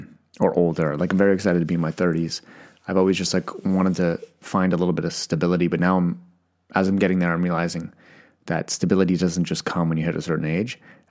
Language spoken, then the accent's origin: English; Canada; everybody yells at me when I say grade seven because I'm Canadian. That's just what we say.